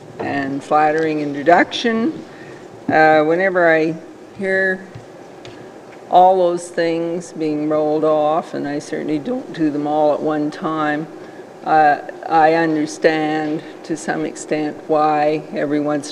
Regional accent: Calgary, Alberta, Canada; When I grew up in Calgary, those were the days of solid social credit and CCF, and even the odd communist was around.

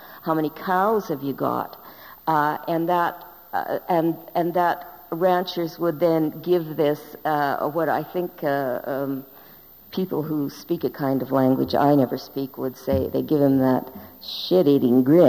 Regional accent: Saskatchewan, Canada; having been born and brought up in Saskatchewan, eh? What else could I do? Although where I live, in my corner of the province, is one of the most right-wing corners in the entire country.

